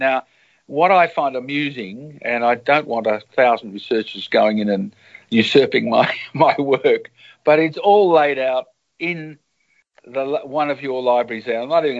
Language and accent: English; Melbourne, Victoria, Australia; I come from Melbourne. I'm Melbourne right now